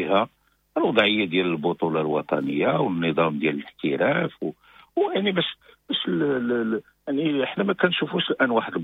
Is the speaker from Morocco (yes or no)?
yes; Morocco; ولا يشرفونا كرياضيين ولا كمغاربة